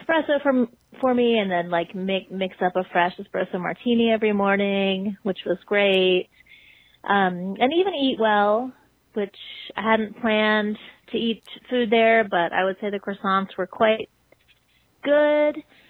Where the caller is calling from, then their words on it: Pennsylvania, United States; I'm calling from Pennsylvania with a review of the Cromwell.